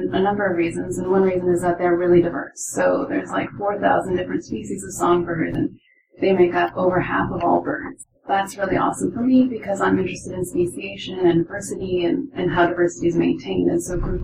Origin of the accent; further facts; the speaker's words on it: Ontario, Canada; So I grew up in Ontario, where every kid is familiar with the northern cardinal.